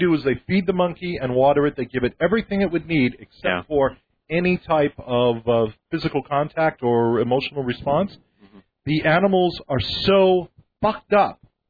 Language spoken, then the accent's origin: English; Brooklyn, New York, United States; I grew up in Brooklyn. I didn't know how to speak without a profanity until I was 25.